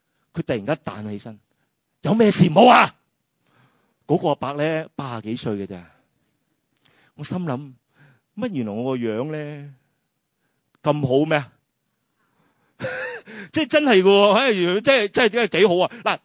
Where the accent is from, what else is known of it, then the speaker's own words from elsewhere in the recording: Chaozhou, Guangdong, China; 因为我系潮州人